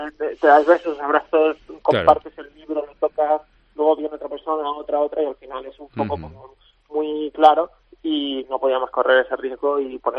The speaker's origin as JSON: {"language": "Spanish", "town": "Malaga", "region": "Andalusia", "country": "Spain", "accent": "Malaga", "said": "Y en Málaga acabo manteniendo. Al final del día vuelvo a casa y hablo con mi acento puro y se nota."}